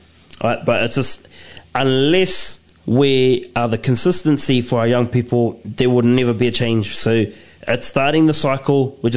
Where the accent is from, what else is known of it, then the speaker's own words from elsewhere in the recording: Rotorua, Bay of Plenty, New Zealand; I was born and raised in Rotorua, so we have these little streams, which we call creeks, that we would swim in.